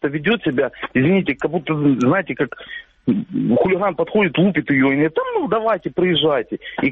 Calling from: Minsk Region, Belarus; я из Минской области.

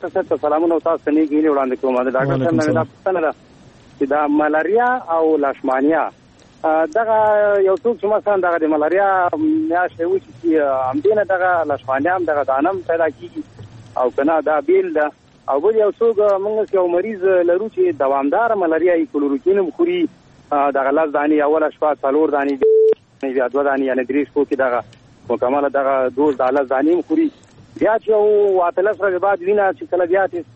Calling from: Jalalabad, Nangarhar, Afghanistan; د جلال اباد د ښار نه

